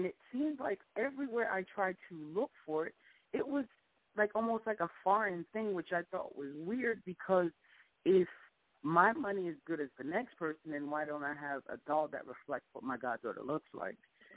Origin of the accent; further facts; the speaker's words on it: Jersey City, New Jersey, United States; Yeah, that's my hometown.